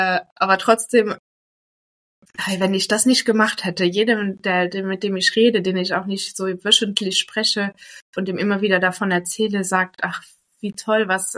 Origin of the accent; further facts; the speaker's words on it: Luxembourg; now in Trier, Germany; ich bin Luxemburgerin, in Luxemburg groß geworden.